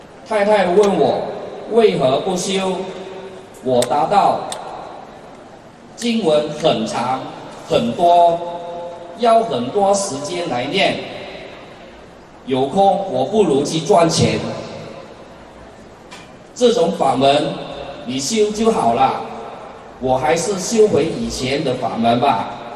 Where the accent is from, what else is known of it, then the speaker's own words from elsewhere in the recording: Sabah, Malaysia; 我是来自马来西亚沙巴州的